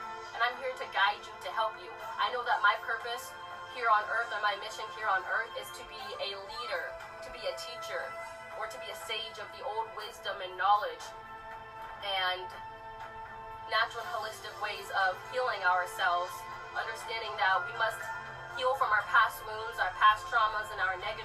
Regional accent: Pennsylvania, United States; now in Georgia, United States; Des and I took a little road trip back to my home state, Pennsylvania, to visit my friends and family

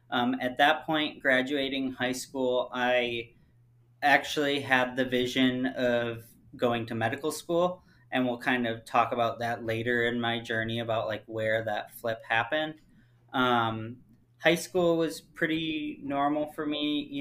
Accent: Illinois, United States; decided I would take a break from school and live in Iowa so that I could get in-state tuition, since I was originally from Illinois.

